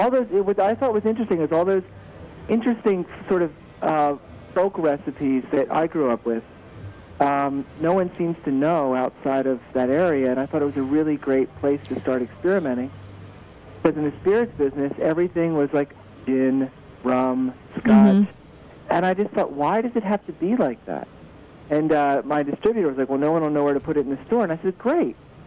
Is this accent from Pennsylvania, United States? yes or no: yes; Souderton, Pennsylvania, United States; Souderton, which is near just north of Quakertown.